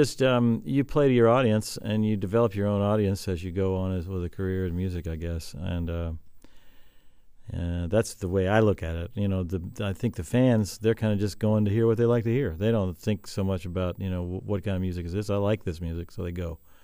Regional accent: Wheeling, West Virginia, United States; Yeah, my hometown is Wheeling, just not too far from here, just slightly, maybe 100 miles from here.

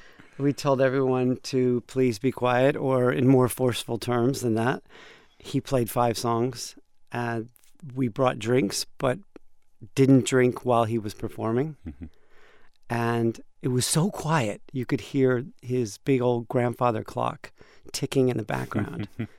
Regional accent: Chicago, Illinois, United States; also born or lived in London; No, I'm not British. Yeah. I'm from Chicago, but I lived there for a while.

